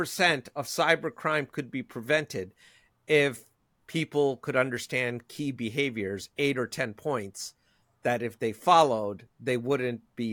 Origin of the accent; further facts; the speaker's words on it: Cleveland, Ohio, United States; I mean, I'm not going to get in the way of a guy from Brooklyn. What the heck? Although, I'm from Cleveland